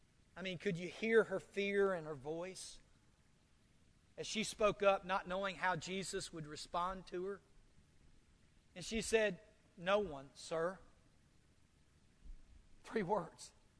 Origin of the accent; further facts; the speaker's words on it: the South, United States; I remember growing up in the South in the 60s.